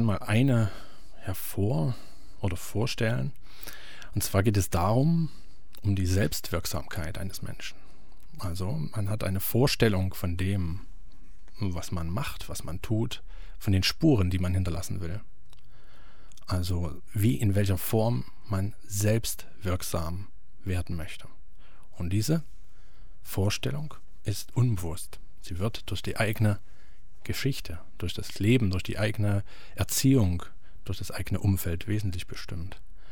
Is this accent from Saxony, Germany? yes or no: yes; Leipzig, Saxony, Germany; Also ich bin gebürtiger Leipziger